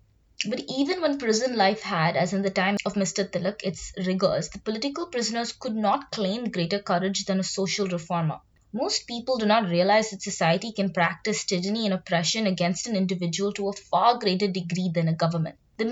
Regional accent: Delhi, India; I grew up in Delhi, so I've also grown up being intensely paranoid about my safety

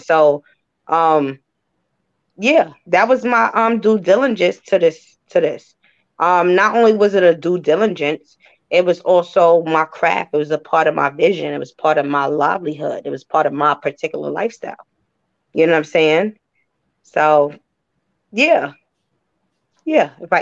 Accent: Crown Heights, New York, United States; I am originally from Crown Heights, so I did bring in my folks that I had from my neck of the woods as well

